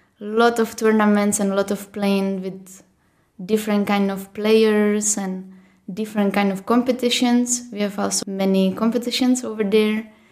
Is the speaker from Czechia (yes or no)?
yes; Czechia; English is a second language; now in United States; So yes, I come from the Czech Republic. I've been playing tennis now for almost 20 years.